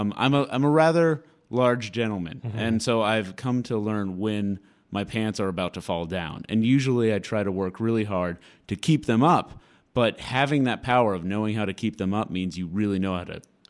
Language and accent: English; Boston, Massachusetts, United States; I'm originally from Boston, so it's like naming all of Boston Commons the Cheers Zone.